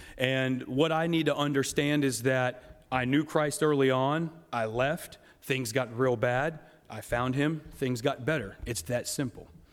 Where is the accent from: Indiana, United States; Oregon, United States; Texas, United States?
Texas, United States; Beaumont; And my sister and I grew up in Southeast Texas, east of Houston in a city called Beaumont, which is not too far from the Gulf Coast, kind of close to Louisiana.